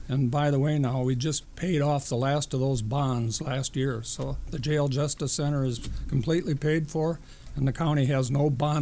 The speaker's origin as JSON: {"language": "English", "town": "Lyle", "region": "Minnesota", "country": "United States", "tie": "born or raised there", "said": "I grew up in Lyle and graduated from Lyle High School, then Austin, which is now Riverland Community College"}